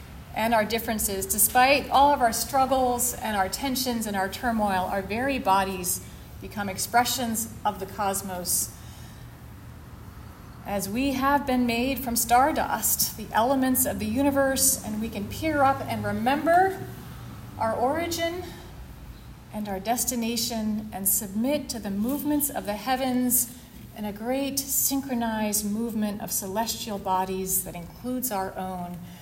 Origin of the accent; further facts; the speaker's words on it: Maine, United States; I come from Maine